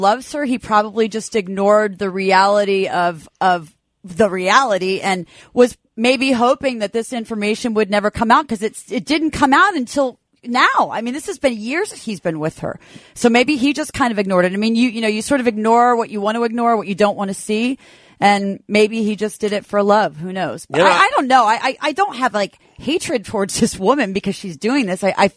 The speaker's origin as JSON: {"language": "English", "country": "United Kingdom", "said": "maybe I'm British."}